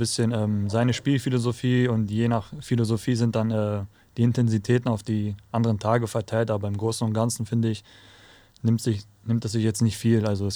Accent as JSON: {"language": "German", "region": "Central Macedonia", "country": "Greece", "said": "Ich komme aus dem Norden in der Nähe von Thessaloniki, aber ist so ein kleines Dörfchen."}